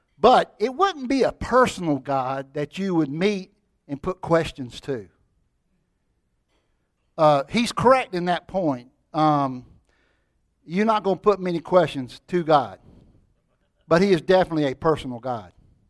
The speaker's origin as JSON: {"language": "English", "town": "Florence", "region": "South Carolina", "country": "United States", "said": "I'm from Florence, South Carolina."}